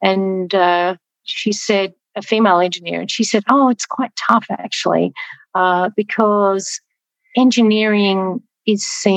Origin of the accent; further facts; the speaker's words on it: Australia; speaking as an Australian woman